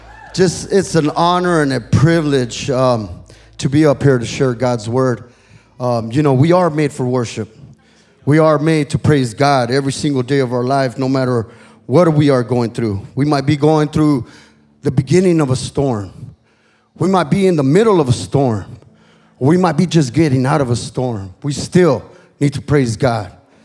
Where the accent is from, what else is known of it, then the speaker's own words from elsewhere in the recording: Bell, California, United States; You know, when we were growing up, I was, Mom, could I go to the city of Bell? You know, I was from East LA, the city of Bell.